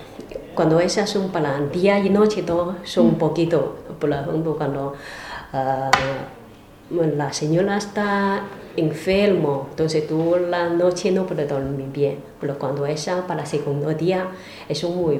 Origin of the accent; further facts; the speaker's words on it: China; Spanish is a second language; now in Spain; Soy de China.